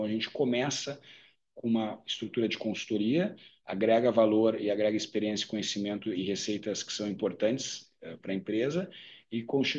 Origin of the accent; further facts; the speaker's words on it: Brazil; A gente, por outro lado, né, como brasileiros empresários de uma empresa de 55 anos